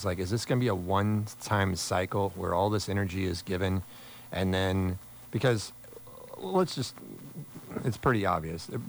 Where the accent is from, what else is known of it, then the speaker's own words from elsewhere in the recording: Kansas, United States; I'm an American, born and raised in America. I'm a Kansan as well.